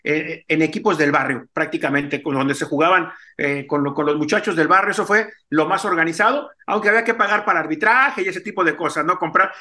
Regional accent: Alameda Juárez, Zacatecas, Mexico; en el ranchito donde yo nací, que se llama Alameda Juárez, es un ranchito que pertenece al municipio de Moyagua, Zacatecas, un ranchito de 500, 600 habitantes

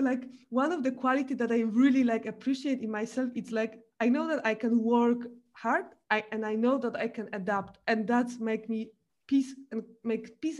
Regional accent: Poland; English is a second language; and I'm happy that I was born and raised in Poland.

